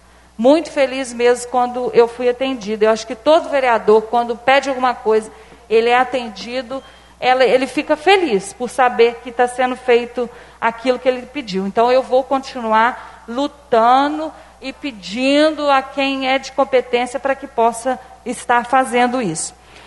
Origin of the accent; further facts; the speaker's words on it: Santos Dumont, Minas Gerais, Brazil; eu não sou vereadora de uma localidade só, eu sou da cidade de Santos Dumont.